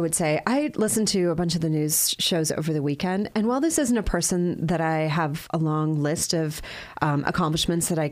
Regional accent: North Dakota, United States; but I'm from North Dakota, where there are so many prairie dogs.

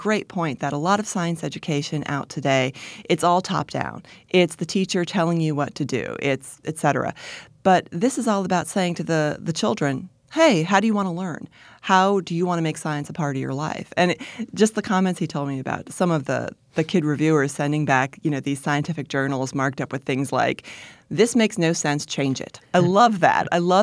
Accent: New York, United States; because I grew up in the New York area. So these were places, you know, on the Jersey Shore where I learned to swim.

